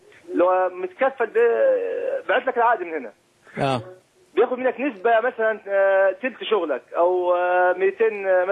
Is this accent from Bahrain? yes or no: no; Upper Egypt, Egypt; لا من الصعيد.